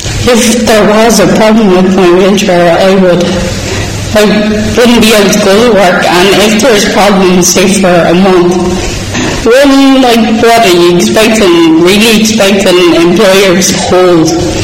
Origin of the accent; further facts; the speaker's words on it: Longford, Leinster, Ireland; now in Dublin, Ireland; I'm originally from Longford, but I moved up to Dublin about 3 years ago